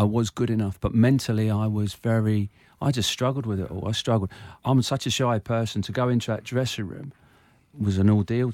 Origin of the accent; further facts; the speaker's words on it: Munster, Ireland; Yeah, I mean, I'm Irish, so it's really strange. So I used to go back home to Ireland every summer. Mm. We had a farm in Ireland in County Clare. 100% my blood is Irish.